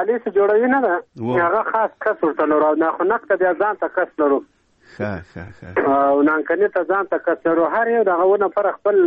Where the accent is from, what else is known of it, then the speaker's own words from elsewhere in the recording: Andar, Ghazni, Afghanistan; زه د غزنی ولایت یم، د اندړو د ولسوالۍ ما یادې ګډول د کلی یم.